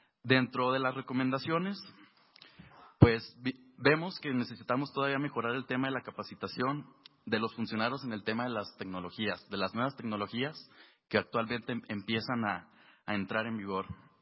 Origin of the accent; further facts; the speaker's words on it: Durango, Mexico; vengo del estado de Durango.